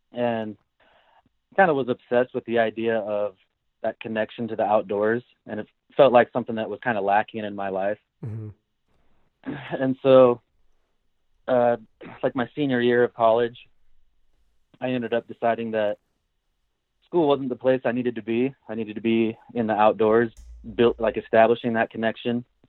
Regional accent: Idaho, United States; And, you know, I grew up in Idaho. There's obviously a lot of outdoor recreation opportunities.

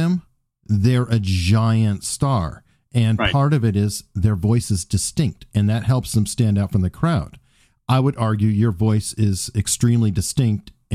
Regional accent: United States; Which kind of works in a weird way, because I'm American, so an accent sounds foreign, yeah.

